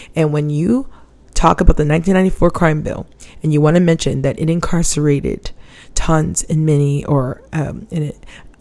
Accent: Hawaii, United States; Like, growing up in Hawaii, like, the struggle's real, okay? I mean, let's not negate the fact that, you know, we speak broken English in Hawaii.

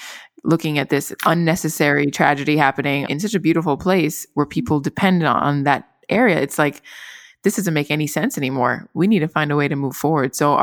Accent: Florida, United States; I'm from Florida originally, and I remember when the BP oil spill happened and traveling up to the panhandle and seeing the remnants of the spill on the beaches.

